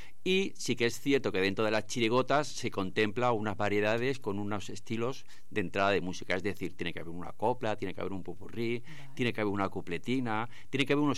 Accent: Cádiz, Andalusia, Spain; yo soy de Cádiz y yo cuando me jubile

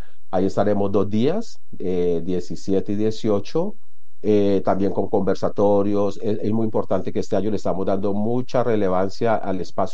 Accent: Colombia; la mayoría del equipo somos colombianas

